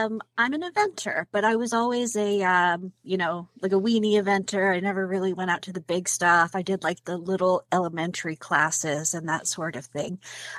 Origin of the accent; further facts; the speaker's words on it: Texas, United States; now in New Jersey, United States; I'm a Texas girl, and I am a transplant to New Jersey.